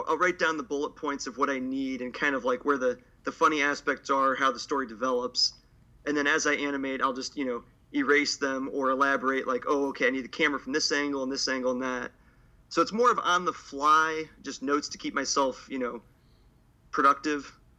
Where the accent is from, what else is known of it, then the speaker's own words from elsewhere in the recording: Ohio, United States; like I said, I'm from Ohio. We typically have a rough Midwestern winter